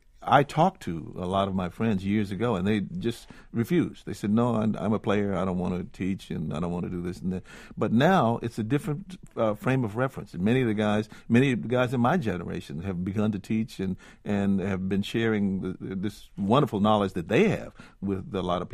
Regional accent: Washington, District of Columbia, United States; I was growing up in Washington, D.C., and the people that were all around me were... I lived about a block from Howard University

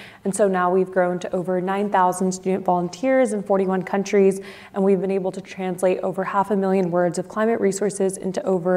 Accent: United States; I'm Iranian American. I would visit Iran during the summers

